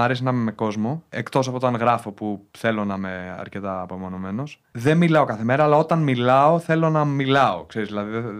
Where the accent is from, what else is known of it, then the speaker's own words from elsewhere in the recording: Greece; also born or lived in London, United Kingdom; Γεννήθηκα στο Λονδίνο, μετά οι γονείς μου ήρθαν στην Ελλάδα.